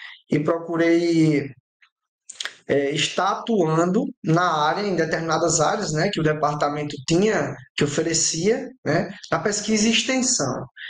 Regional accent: Esperança, Paraíba, Brazil; estava sediada na minha cidade natal, Esperança

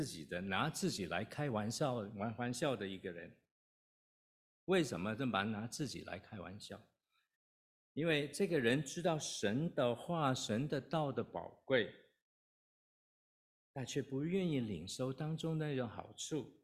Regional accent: Guangdong, China; accent: Cantonese; 我们广东话就是过了，就是这个意思啊。

